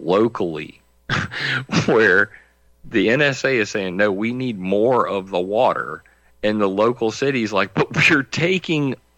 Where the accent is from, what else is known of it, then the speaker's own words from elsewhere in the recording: Flint, Michigan, United States; So when you combine a situation like Flint, Michigan, where, you know, personally, my hometown